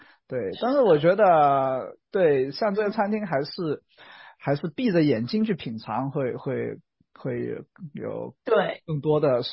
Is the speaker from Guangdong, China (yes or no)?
yes; Guangdong, China; 还有另外一种就是我们广东人的肠粉，对吧？